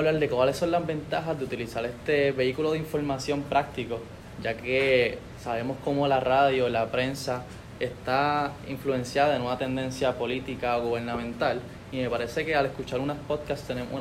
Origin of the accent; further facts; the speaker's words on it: Cagua, Aragua, Venezuela; soy de Cagua